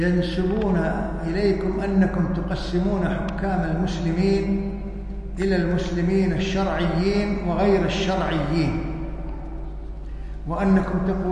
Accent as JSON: {"language": "Arabic", "country": "Kuwait", "said": "فجماعتنا في الكويت"}